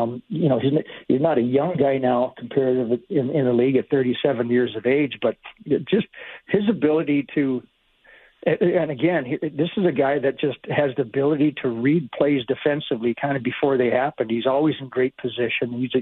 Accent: Edmonton, Alberta, Canada; I'm basically from Edmonton, and my family would be there.

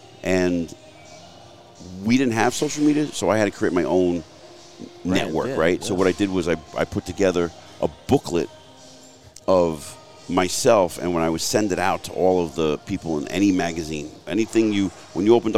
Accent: Jersey City, New Jersey, United States; also born or lived in Mahwah; So, you know, I grew up in Jersey City, a blue-collar mindset. And when I got married in 1995, we moved up to Mahwah, and I was up there for a long time

